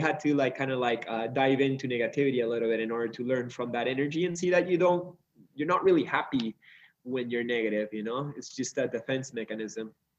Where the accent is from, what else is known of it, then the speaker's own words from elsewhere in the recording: Peru; now in Canada; through Catholicism or Christianity, which is the culture I was brought up in here in Peru.